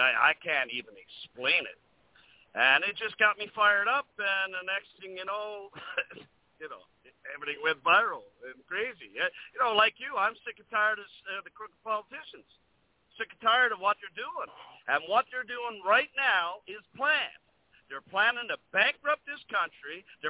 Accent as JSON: {"language": "English", "region": "Newfoundland and Labrador", "country": "Canada", "said": "I'm from a little place in the middle of nowhere on the East Coast of Canada, Newfoundland"}